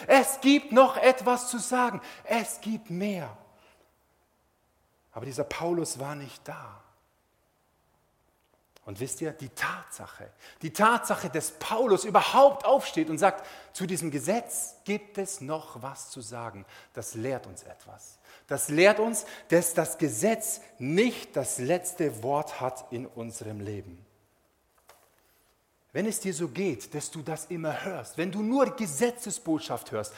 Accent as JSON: {"language": "German", "town": "Olten", "region": "Solothurn", "country": "Switzerland", "said": "die Gemeinde in Olten, wo ich herkomme."}